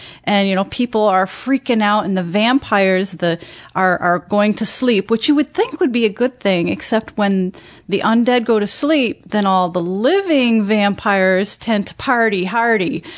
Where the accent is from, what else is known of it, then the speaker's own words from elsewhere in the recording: Michigan, United States; I recently moved back home to my home state in Michigan, and rekindled my relationship with my mom.